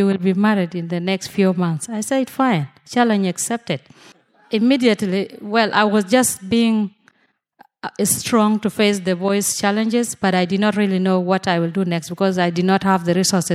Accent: South Sudan; I'm from South Sudan.

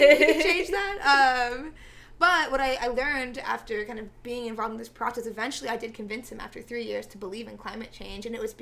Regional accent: San Antonio, Texas, United States; So I'm from San Antonio, Texas originally.

